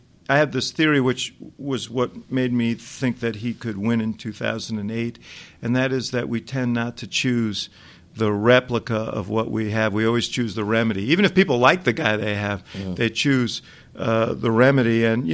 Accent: New York City, New York, United States; moved away as an adult; now in Chicago, United States; I grew up in New York City.

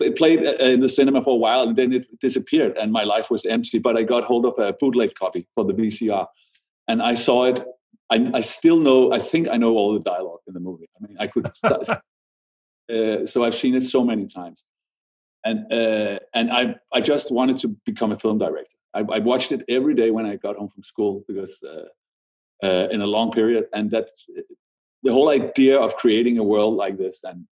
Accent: Denmark; When we are from Denmark, we are very small. We're 5 million people.

